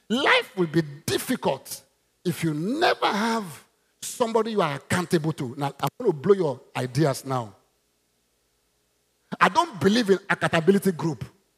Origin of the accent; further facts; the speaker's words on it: Côte d’Ivoire; I wanted to be a farmer before I came from Ivory Coast. When I got to my village